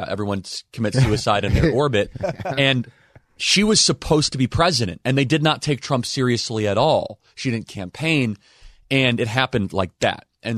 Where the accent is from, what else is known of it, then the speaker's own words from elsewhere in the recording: Arizona, United States; especially my home state of Arizona